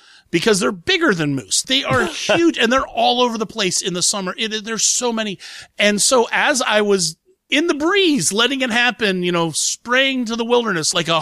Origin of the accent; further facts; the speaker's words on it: Ohio, United States; But I'm not from Oxnard, California. I was just visiting, bitches. I got to go back to Ohio.